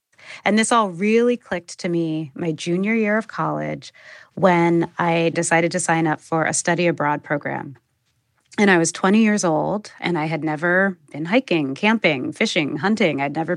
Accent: San Francisco, California, United States; I'm from San Francisco, and nature is just a couple hours away.

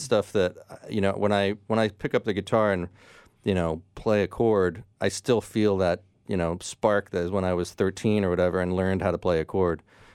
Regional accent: New Jersey, United States; now in New York, United States; So I moved to New York from New Jersey, where I originally grew up, in the mid-90s

